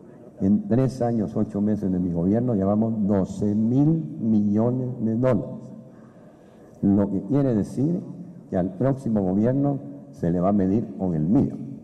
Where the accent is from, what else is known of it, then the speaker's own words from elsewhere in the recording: Guatemala; como guatemaltecos y guatemaltecas tenemos que ser responsables de financiar la seguridad y la justicia del país.